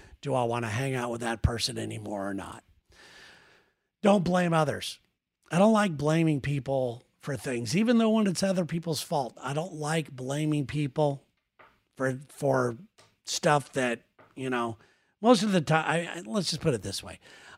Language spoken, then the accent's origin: English; Ireland; And being an Irish guy, that's probably one of the things that I need to work on the most.